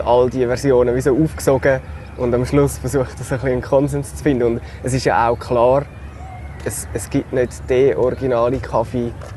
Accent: Switzerland; wieso gehe ich als Schweizer jetzt eine Reportage machen über den Urkaffee

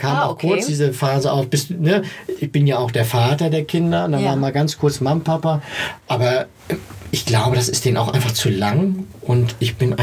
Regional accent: East Germany, Germany; Ich komme aus dem Osten, da ist das so das Übliche.

